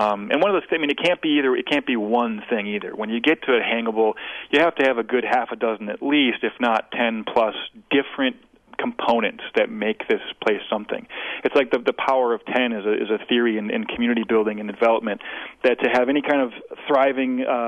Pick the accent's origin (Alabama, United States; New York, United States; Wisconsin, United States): Wisconsin, United States; We're from Wisconsin. We live here. Let's love it.